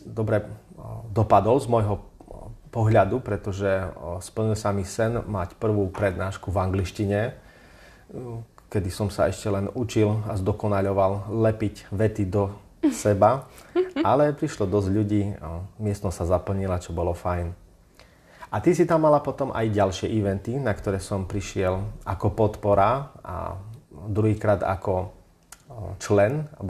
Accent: Košice, Košice Region, Slovakia; ja som z Košic.

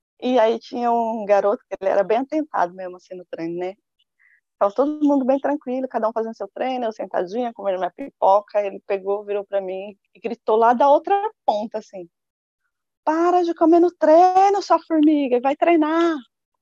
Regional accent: Guaianazes, São Paulo, Brazil; Eu sou de Guaianazes.

